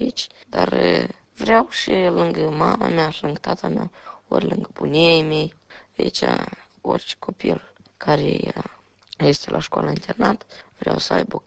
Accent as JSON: {"language": "Romanian", "region": "Chișinău", "country": "Moldova", "tie": "born or raised there", "also_born_or_lived": "Crăsnășeni", "said": "M-am născut în Chișinău, am trăit 8 ani."}